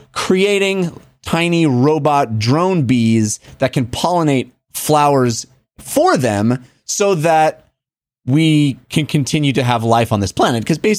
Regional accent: California, United States; I remember going when I was growing up in the Bay Area as a young boy, and there was this place called the Exploratorium.

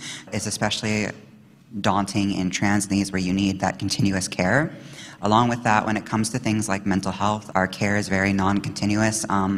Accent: Canada; I come from Iqaluit Inuvik, as I previously stated. It's a very under-resourced area in terms of healthcare.

